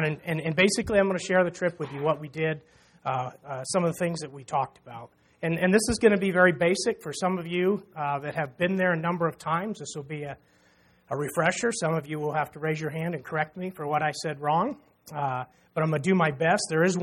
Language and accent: English; Oklahoma, United States; I grew up in Oklahoma, and I'm used to I mean, it's been 20 years since I've been there, but it was very, very humid.